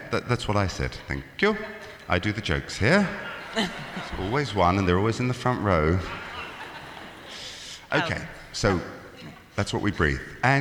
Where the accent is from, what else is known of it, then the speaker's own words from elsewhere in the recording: London, United Kingdom; now in United States; if you haven't guessed already, I'm from London, England.